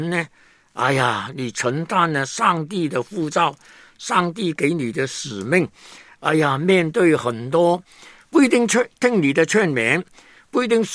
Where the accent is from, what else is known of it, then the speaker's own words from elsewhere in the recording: Hong Kong; 因为我是一个香港人，跟内地呢好像根本完全没有关系。